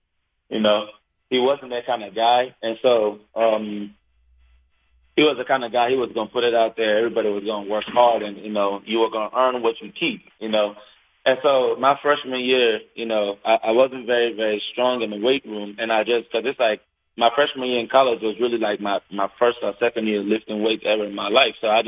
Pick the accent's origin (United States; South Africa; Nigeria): Nigeria; I'm from Nigeria.